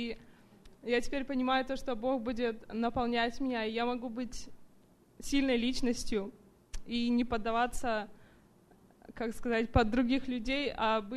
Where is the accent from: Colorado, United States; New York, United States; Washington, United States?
Colorado, United States; и я из Колорадо